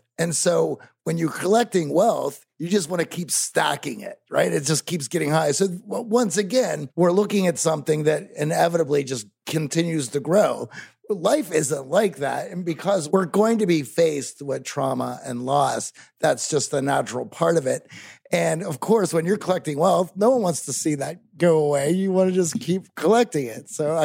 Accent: Pittsburgh, Pennsylvania, United States; He grew up in Detroit. I grew up in Pittsburgh.

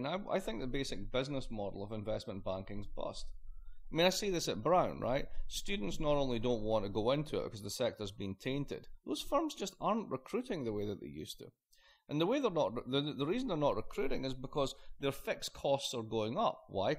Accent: Scotland, United Kingdom; I'm Scottish.

